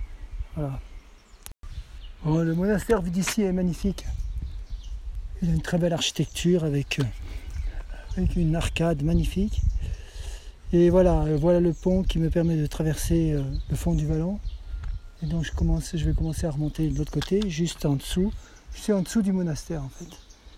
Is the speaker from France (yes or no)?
yes; France; J'ai compris qu'ils me demandaient si je venais de Beyrouth, alors je lui ai dit que j'étais français.